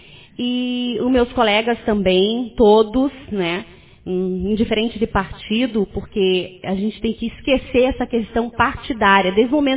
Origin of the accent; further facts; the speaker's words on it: Rio de Janeiro, Brazil; now in Iraí, Brazil; Mas eu sou carioca, vim do Rio de Janeiro